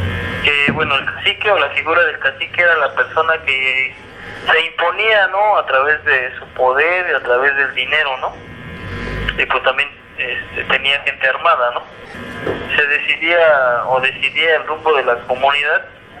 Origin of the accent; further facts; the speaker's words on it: Oaxaca, Mexico; Pertenezco a la comunidad de los Xochitlán de Flores Magón. Y a su vez pertenecemos al grupo indígena Mazateco, que está ubicado en el noroeste del estado de Oaxaca.